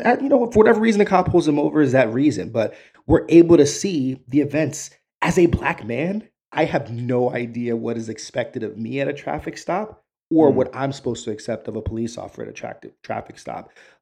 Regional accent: New York, United States; I mean, I grew up in New York, you know, around the early 90s.

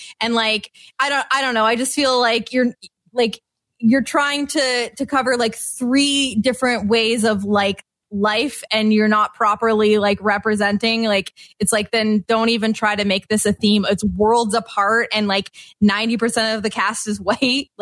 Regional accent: Canada; well, I certainly wouldn't have let it happen as a Canadian.

